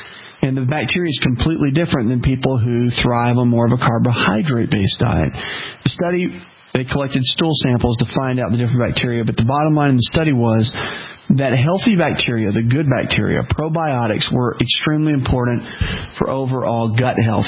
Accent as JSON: {"language": "English", "region": "the South", "country": "United States", "said": "and I'm from the South, so don't worry. I'm right around here."}